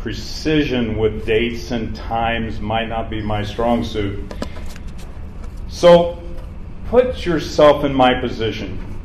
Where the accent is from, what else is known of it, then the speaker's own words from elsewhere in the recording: Missouri, United States; But for all practical purposes, I'm from Northwest Missouri.